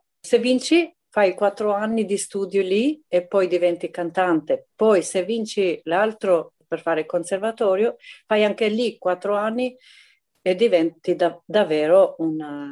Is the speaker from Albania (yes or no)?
yes; Albania; Ho iniziato nel mio paese nell'età di 14 anni. C'era il liceo artistico Scuteri de Albania, scuola di musica Prengia Kova, si chiama nel nome di un grande compositore albanese.